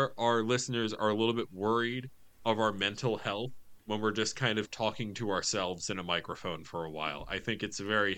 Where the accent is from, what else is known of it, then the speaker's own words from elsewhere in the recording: United States; but as an American in 2024 watching this movie, I felt overwhelming white guilt.